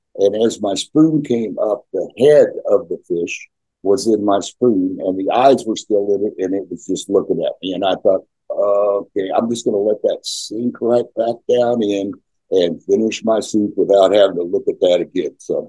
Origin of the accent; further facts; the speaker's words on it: United States; I'm an American, and I live in the heartland of America, and in good old America, if we have nothing, we have drama, right?